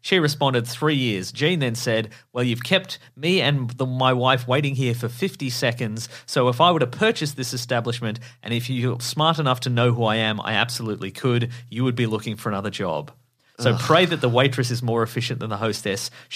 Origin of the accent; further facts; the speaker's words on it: Jacksonville, Florida, United States; I grew up in Jacksonville, which, as you know, is the birthplace